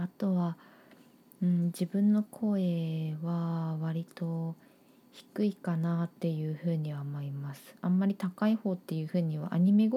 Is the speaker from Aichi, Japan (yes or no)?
no; Fukuoka, Japan; 出身地は、福岡県です。